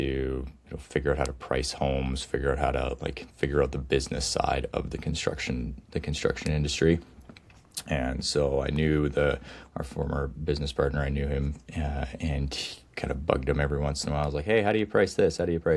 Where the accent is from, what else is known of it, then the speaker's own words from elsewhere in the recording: Revelstoke, British Columbia, Canada; I grew up in Revelstoke, born and raised.